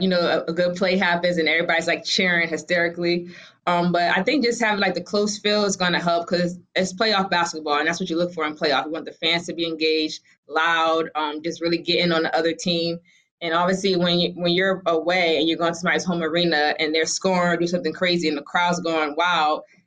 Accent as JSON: {"language": "English", "town": "Boston", "region": "Massachusetts", "country": "United States", "said": "Like I'm from Boston and I know when Ray Allen was there"}